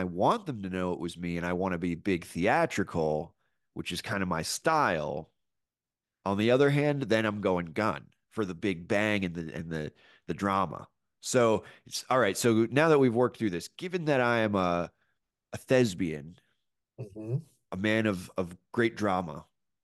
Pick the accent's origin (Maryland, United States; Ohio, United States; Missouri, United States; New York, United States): Maryland, United States; I'm from Maryland. I grew up in Maryland.